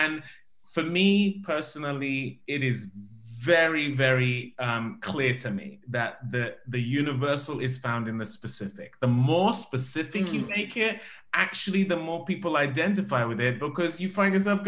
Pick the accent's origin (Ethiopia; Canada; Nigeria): Nigeria; growing up in Nigeria, we are all about that.